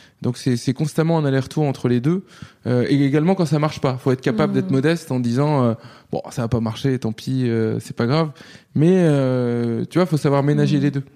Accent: Nantes, Pays de la Loire, France; moi, quand j'ai grandi à Nantes, on disait gars, ouais.

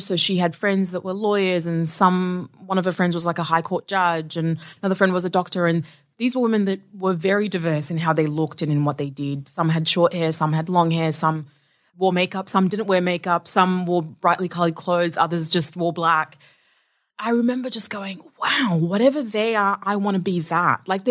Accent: Zambia; So I'm originally from Zambia. So Zambia was colonized by the British.

